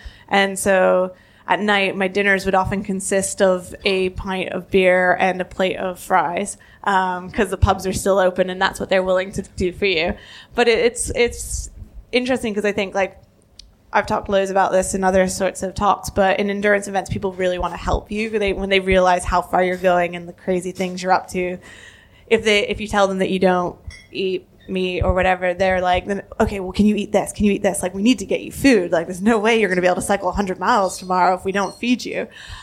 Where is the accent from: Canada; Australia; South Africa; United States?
Canada; I'm Canadian, not American, just clarify that now.